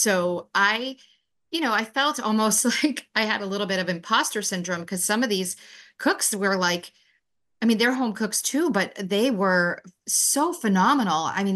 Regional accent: Franklin, Massachusetts, United States; they actually wanted to indicate that I was from Boston. And I said, absolutely not. No way. Franklin, Mass. And I wanted everyone to know it. Just do my little part to put Franklin on the map.

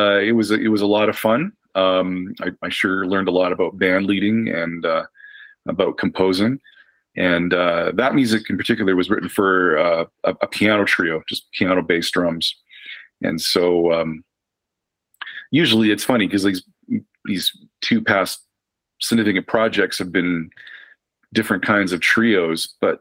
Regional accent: Saskatchewan, Canada; moved away as an adult; now in Montreal, Canada; like I grew up in Saskatchewan, but I moved to Montreal when I was 18.

